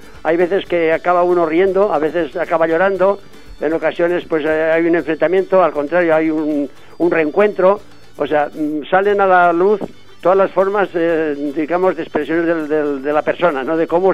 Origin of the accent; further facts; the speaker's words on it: Fuencalderas, Aragon, Spain; moved away as an adult; now in Catalonia, Spain; Yo nací en Fuencalderas y hasta que me mandaron a la mili había trabajado allí pues de labrador, de pastor y de carbonero incluso, ¿no? Entonces me mandaron a la mili y a la vuelta después, a los 23 años, emigré mismo a Cataluña.